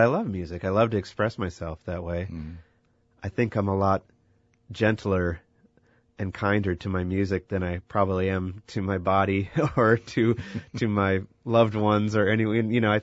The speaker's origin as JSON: {"language": "English", "town": "Eau Claire", "region": "Wisconsin", "country": "United States", "tie": "born or raised there", "said": "I remember growing up in Eau Claire"}